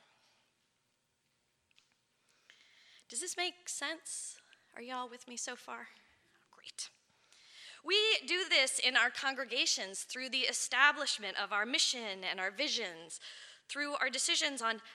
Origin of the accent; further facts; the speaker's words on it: Chantilly, Virginia, United States; also born or lived in Minneapolis, United States; But the place I call home is Virginia. I was raised in Northern Virginia, in Chantilly, near Dulles Airport, at a time when it was rolling fields and pop-up developments.